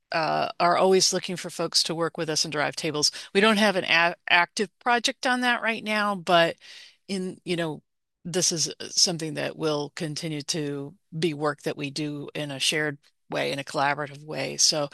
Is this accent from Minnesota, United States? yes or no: no; Michigan, United States; I was born in Michigan. I'm a Michigander